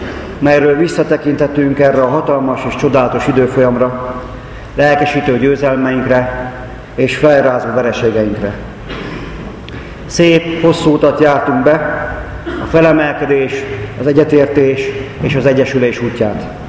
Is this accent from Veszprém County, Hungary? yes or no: yes; Pápa, Veszprém County, Hungary; born there; szülővárosomban pápám, ugyan természetes, mégsem magától értetődő.